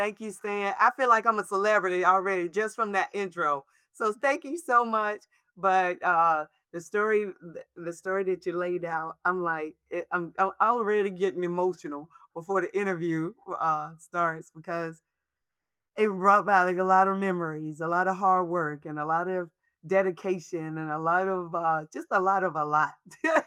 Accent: Greensboro, North Carolina, United States; I come from a very large family. I'm from Greensboro, North Carolina.

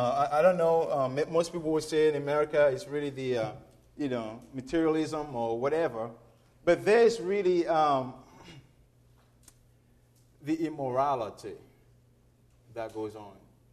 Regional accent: Seychelles; they notice the cute little accent I've got and ask me where I'm from, and I tell them I'm from the Seychelles Islands

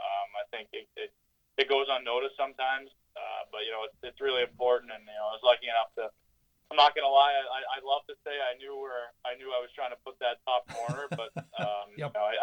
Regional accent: Andover, Massachusetts, United States; Yeah, it was real early. Like you said, I was lucky enough to, you know, live in such a fortunate situation, such a great area.

